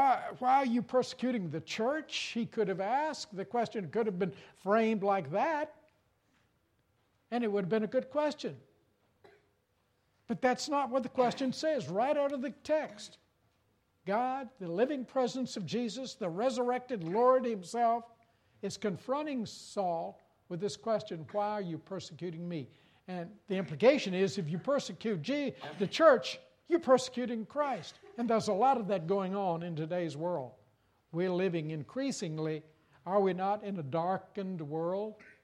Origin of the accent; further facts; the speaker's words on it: Danville, Virginia, United States; I'd finished the University of Richmond. I grew up on a tobacco farm up near Danville, Virginia. Went off to University of Richmond. And then out to Louisville, Kentucky for graduate school